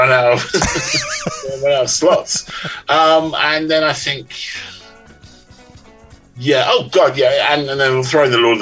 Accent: England, United Kingdom; Oh, yes. Well, yeah, I'm English.

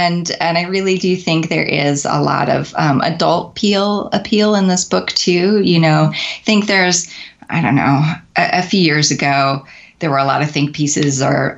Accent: United States; But sometimes it's rough being an American out there, man.

